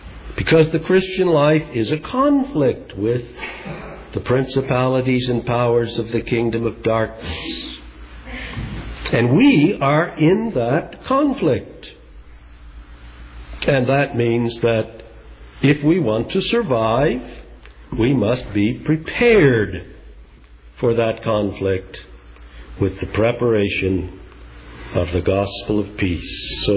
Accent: Iowa, United States; When I was growing up in Iowa

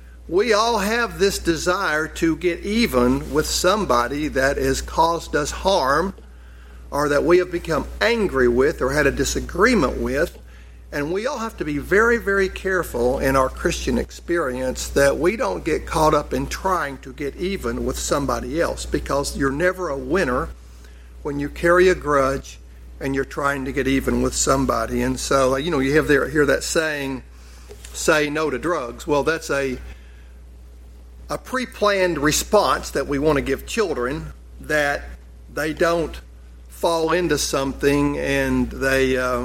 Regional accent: Donelson, Arkansas, United States; I thank the Lord that I grew up in Donelson, Arkansas, in this little place

